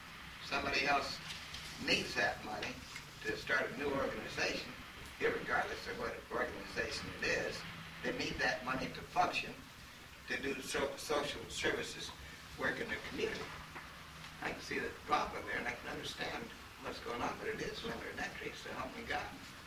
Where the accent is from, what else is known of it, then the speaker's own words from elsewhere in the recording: Haines, Alaska, United States; from Haines. I belong to a nonprofit organization, half a year's AB up there.